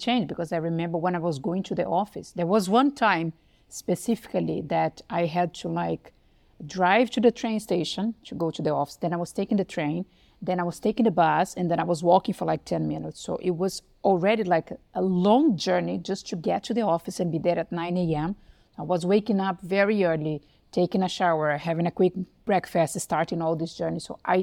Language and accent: English; Brazil; moved away; also born or lived in Spain; I'm from Brazil. Then I moved to Spain. I lived many years in Spain